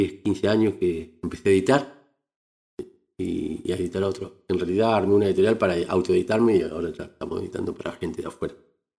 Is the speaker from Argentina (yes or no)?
yes; Argentina; also born or lived in Chile; Pues yo soy nacido en Chile, criado en Argentina.